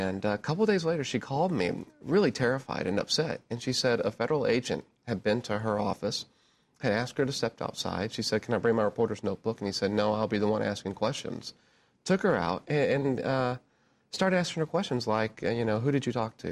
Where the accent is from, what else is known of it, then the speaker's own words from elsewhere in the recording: Lone Star, Texas, United States; wait a second, I'm from Lone Star, Texas. Dad's a firefighter. Mom's on the city council because they believe in civic service. Been a Marine my entire adult life